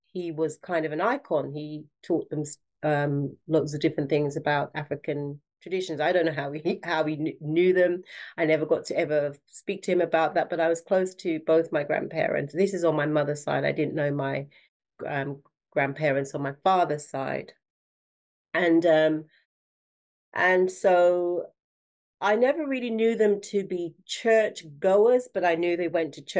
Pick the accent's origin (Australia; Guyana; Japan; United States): Guyana; born there; So, yeah, I was born in Guyana, and the ancestral family come from a part in Guyana called Berbice.